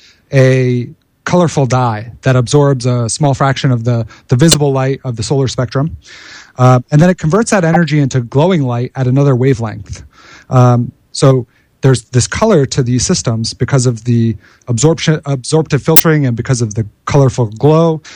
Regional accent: Massachusetts, United States; I grew up around a big city. I grew up just outside of Boston.

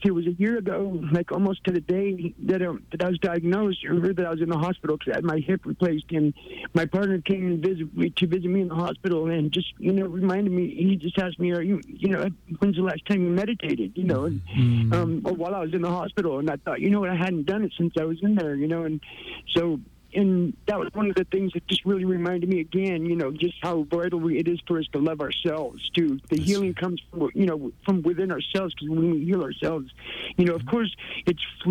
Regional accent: California, United States; I was from the Bay Area and, you know, moved here.

